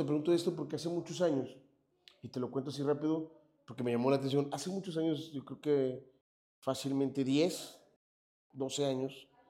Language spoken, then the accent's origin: Spanish; Mexico; Y dije, qué mamadas. Como buen mexicano.